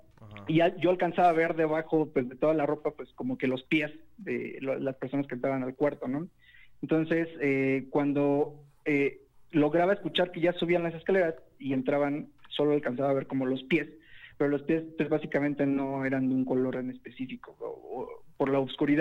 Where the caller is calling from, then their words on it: Mexico City, Mexico; De la Ciudad de México.